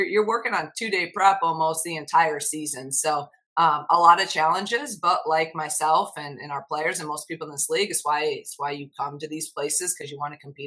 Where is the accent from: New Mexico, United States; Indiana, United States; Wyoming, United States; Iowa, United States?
Iowa, United States; I'm from Iowa, so growing up in Big Ten country, I've watched it my entire life.